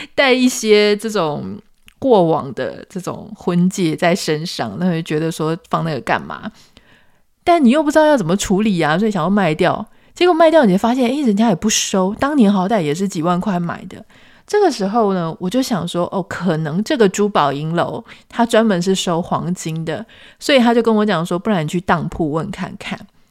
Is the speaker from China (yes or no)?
no; Taiwan; 那大家知道像我们台湾人有一些习惯，